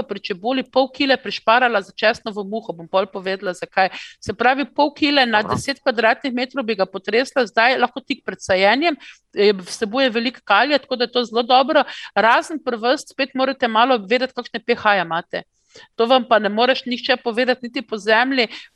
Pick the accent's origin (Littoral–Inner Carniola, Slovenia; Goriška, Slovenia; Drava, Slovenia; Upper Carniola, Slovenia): Drava, Slovenia; Ptuj; also born or lived in Izola; redko kdo ve, da sem jaz doma iz Izole, so me preselili zelo hitro, še čist kot otroka na Ptuj.